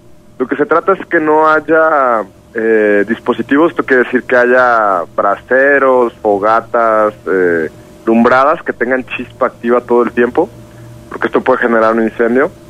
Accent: Mexico; todos sabemos que culturalmente como mexicanos algunas veces no atendemos las reglas

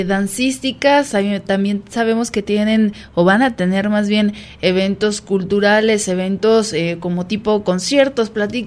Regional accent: Mexico; estas actividades que nos dan identidad como mexicanos

